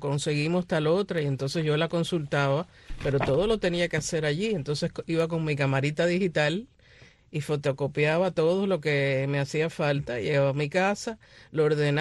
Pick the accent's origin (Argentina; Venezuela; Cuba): Cuba; now in United States; mi amor por Cuba, porque aunque vine muy joven, pues la llevo muy adentro. Y aunque soy ciudadana americana y llevo aquí 57 años viviendo, yo me siento cubana.